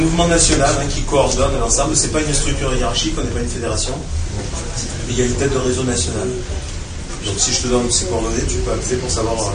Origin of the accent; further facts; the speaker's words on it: Nice, Provence-Alpes-Côte d'Azur, France; moi, je suis de Nice